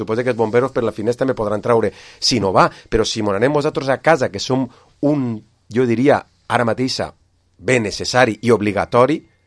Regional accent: Vila-real, Valencian Community, Spain; tots els que som de Villarreal saben que s'inunda

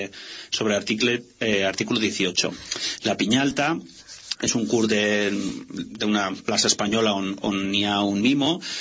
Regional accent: Vila-real, Valencian Community, Spain; born or raised there

